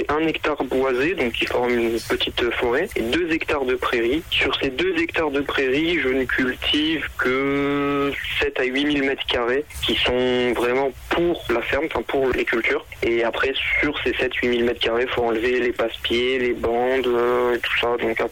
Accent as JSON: {"language": "French", "region": "Provence-Alpes-Côte d'Azur", "country": "France", "lives_now": "Avezé, France", "said": "on vient des Alpes-Maritimes, donc un endroit où il fait très chaud. On ne supporte pas vraiment la chaleur. C'est assez particulier pour quelqu'un qui vient du Sud"}